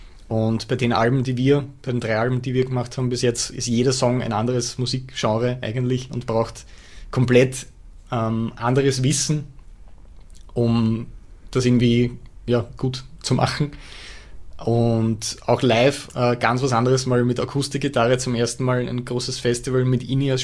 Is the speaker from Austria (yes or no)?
yes; Austria; Sollte man eigentlich wissen als Österreicher.